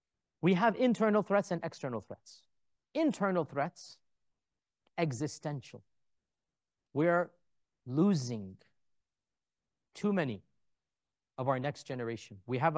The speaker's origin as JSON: {"language": "English", "town": "Karachi", "region": "Sindh", "country": "Pakistan", "said": "And in that list as well was Karachi, Pakistan, which was shocked to me because I'm from Karachi, but I'm not speaking to them in Urdu."}